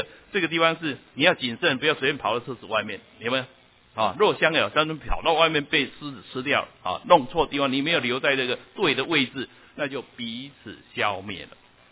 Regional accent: Taiwan; now in United States; 我从台湾来读神学院的时候呢

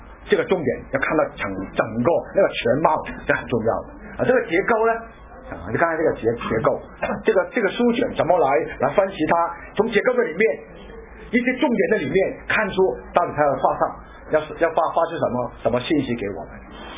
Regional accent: Hong Kong; 我们都是从香港来的啊，我们三个人都是在同一个神学院毕业的，香港的海外神学院啊

